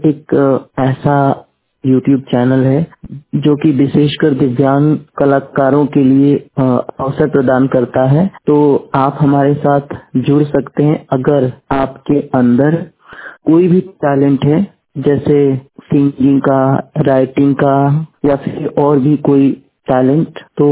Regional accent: Bihar, India; और मैं बिहार का मूल निवासी हूं।

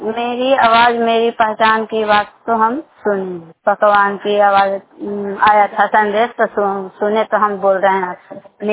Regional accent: Chandi Bazar, Bihar, India; मैं चंडी बाजार के रहने वाली हूँ

